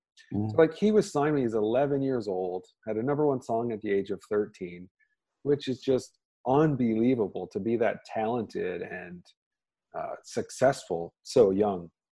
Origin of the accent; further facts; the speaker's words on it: Oklahoma, United States; And that means something to me because I grew up in Oklahoma and there's this famous music venue in Tulsa called Kane's Ballroom.